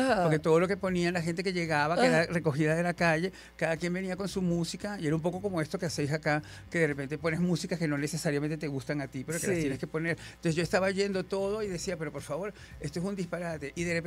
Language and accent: Spanish; Caracas, Capital District, Venezuela; accent: Caracas; now in Spain; Que yo jamás he perdido mi acento caraqueño.